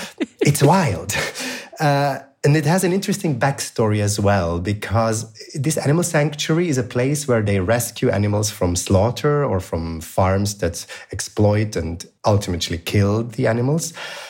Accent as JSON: {"language": "English", "region": "Zurich", "country": "Switzerland", "tie": "born or raised there", "said": "I had received a scholarship from my hometown, Zurich, to spend 6 months in San Francisco as an art residency."}